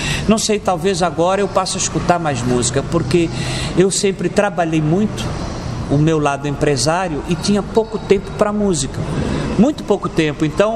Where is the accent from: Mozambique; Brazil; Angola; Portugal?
Angola; eu sou nacionalista, eu sou angolano pra caramba, tá?